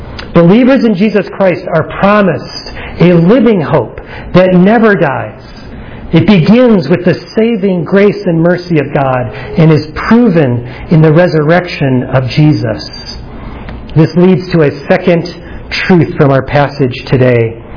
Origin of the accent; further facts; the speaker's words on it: Minnesota, United States; I grew up in Minnesota. So naturally, I was excited about this young, upstart USA hockey team.